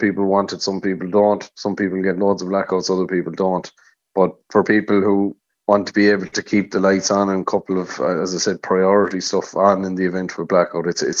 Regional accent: Galway, Connacht, Ireland; I'm from Galway myself

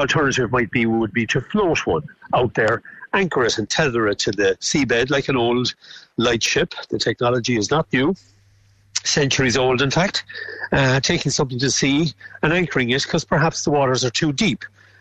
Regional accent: Ireland; the single most important factor about being Irish, is that we are islanders

